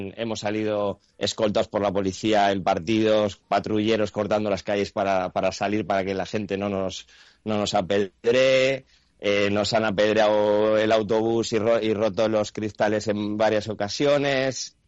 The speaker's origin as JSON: {"language": "Spanish", "town": "Bilbao", "region": "Basque Country", "country": "Spain", "lives_now": "Argentina", "said": "yo soy español, soy de Bilbao, soy vasco, pero llevo unos años aquí"}